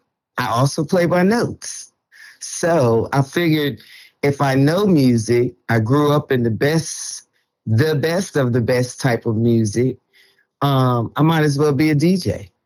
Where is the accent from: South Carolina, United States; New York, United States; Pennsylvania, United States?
New York, United States; Bronx; now in Virginia, United States; I am representing the state of Virginia, because that's where I reside now. But I'm originally from Bronx, New York.